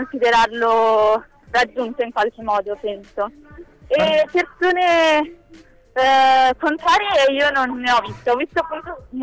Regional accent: Trentino-Alto Adige, Italy; per quello che percepisco io anche da Trentina

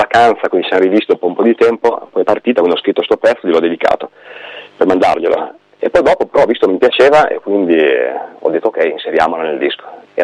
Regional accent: La Spezia, Liguria, Italy; Io sono di La Spezia, lui di Sarzana, e andavamo a scuola insieme dalla prima media.

